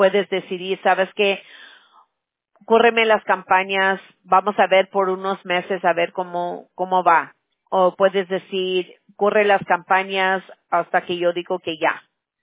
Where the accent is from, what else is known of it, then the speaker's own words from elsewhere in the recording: California, United States; accent: pocho; Spanish is a second language; Yo soy de California. Mi español es más como de pocha. Mis abuelos eran de México, ¿no?